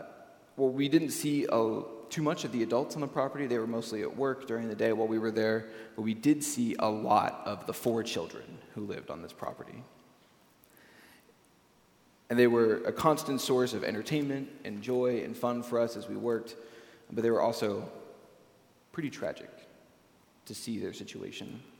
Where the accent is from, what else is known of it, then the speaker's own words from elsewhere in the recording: Arlington, Texas, United States; the church I grew up in Arlington did the Central Texas Conference Youth Mission Trip every year